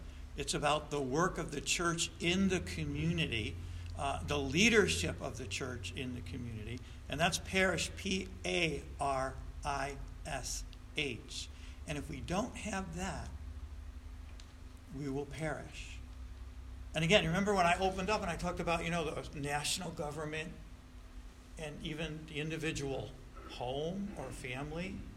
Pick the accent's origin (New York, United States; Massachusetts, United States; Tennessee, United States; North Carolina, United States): New York, United States; Troy; born there; I was born in South Troy